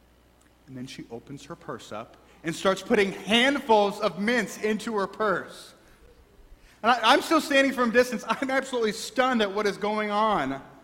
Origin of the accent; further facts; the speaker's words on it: St. Louis, Missouri, United States; Now, growing up in St. Louis, the local theater was owned by Werenberg Theaters.